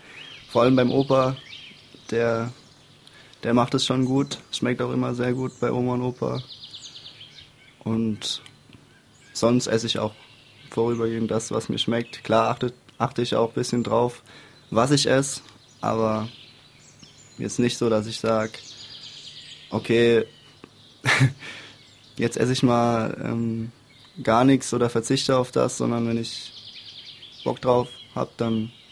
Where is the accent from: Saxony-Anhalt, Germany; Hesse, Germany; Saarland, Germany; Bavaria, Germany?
Saarland, Germany; Homburg; born there; Ja, ich bin in Homburg geboren